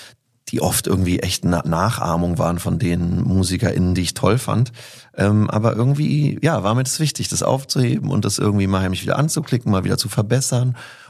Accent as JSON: {"language": "German", "region": "Berlin", "country": "Germany", "tie": "born or raised there"}